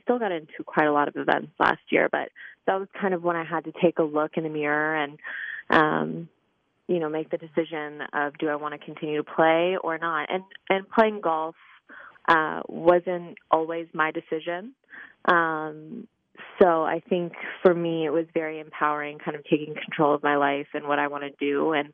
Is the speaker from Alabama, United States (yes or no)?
no; Ohio, United States; also born or lived in Florida; I moved back to my home state of Ohio from Florida, where I was living